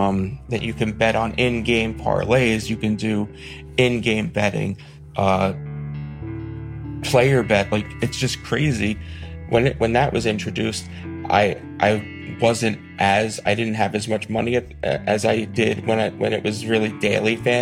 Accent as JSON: {"language": "English", "region": "New Jersey", "country": "United States", "said": "I'm from New Jersey."}